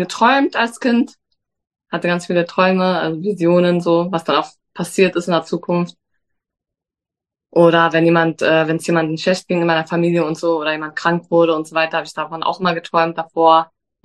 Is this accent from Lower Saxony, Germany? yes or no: no; Berlin, Germany; Ich komme aus Berlin. Bin 31 Jahre jung